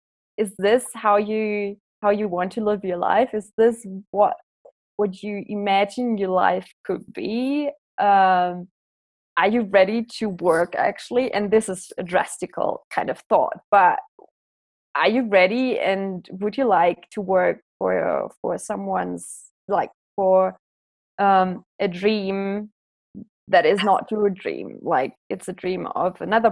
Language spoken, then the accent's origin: English; Baden-Württemberg, Germany; English is a second language; Okay, so yeah, I'm originally from Germany, so I'm German. I'm 28 years old, and I pretty much grew up as a country girl. I'm from the Black Forest Highlands, that's in the very south of Germany, near the border to Switzerland and France.